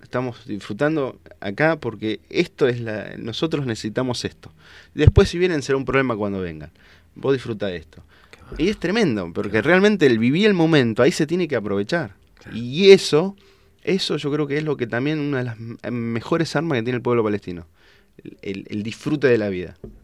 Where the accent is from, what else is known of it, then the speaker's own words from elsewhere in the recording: Buenos Aires, Argentina; y yo, como buen porteño, dije, roban mucho acá.